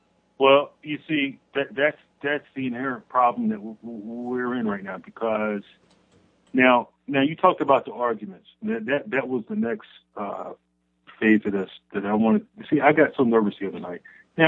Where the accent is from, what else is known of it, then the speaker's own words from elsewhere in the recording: Philadelphia, Pennsylvania, United States; Because, remember, I'm from Philadelphia, and remember, W.E.B. Du Bois, the Negro, the Philadelphia Negro, that was his doctorate thesis.